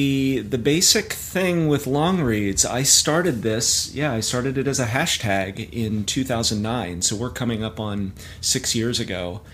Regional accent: Fresno, California, United States; It was actually a pop cultural tribute to my hometown of Fresno.

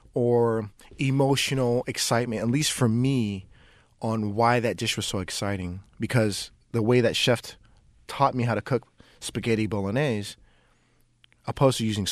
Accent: Oakland, California, United States; So I'm a first generation Vietnamese American from Oakland native. My parents are from Vietnam, and I grew up in West Oakland.

